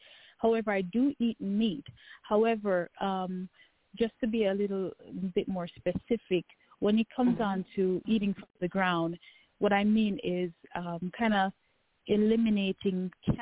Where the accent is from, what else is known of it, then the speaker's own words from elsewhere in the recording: Kingston, Jamaica; I'm originally from Kingston, Jamaica, and a part of my culture is that we tend to eat from the ground, food from the ground.